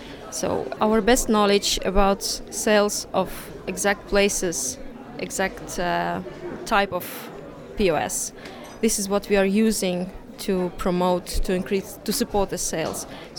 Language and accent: English; Estonia; I'm representing Lehepunkt and we're from Estonia.